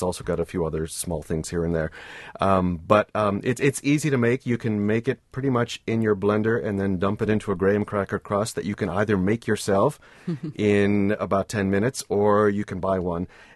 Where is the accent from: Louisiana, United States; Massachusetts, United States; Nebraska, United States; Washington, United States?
Massachusetts, United States; now in Wisconsin, United States; I grew up in Massachusetts. Those are all great products from where I came from. And as it turns out, they're great products from here in Wisconsin as well.